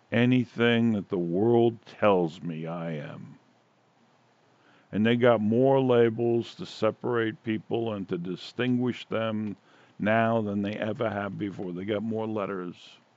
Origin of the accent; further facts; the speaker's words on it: Astoria, New York, United States; You know, when I was a kid, I was a kid from Astoria and Steinway Street.